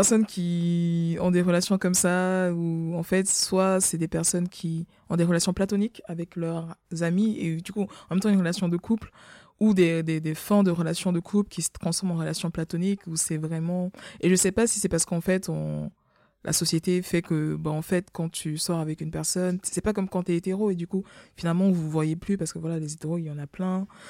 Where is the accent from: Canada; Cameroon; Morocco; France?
Cameroon; born there; je suis née au Cameroun. Et au Cameroun, genre, je suis la norme. Donc, quand je suis avec d'autres Camerounais, je ne suis pas noire.